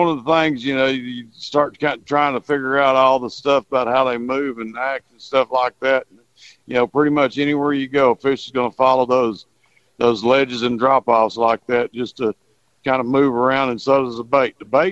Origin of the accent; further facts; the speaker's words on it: United States; I was kind of growing up on the Trinity River fishing over there.